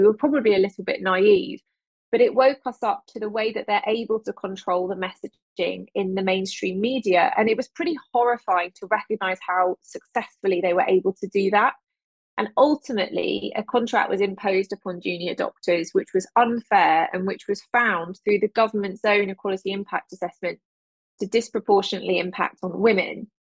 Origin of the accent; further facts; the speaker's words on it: Jersey; I grew up in Jersey. We don't have party politics.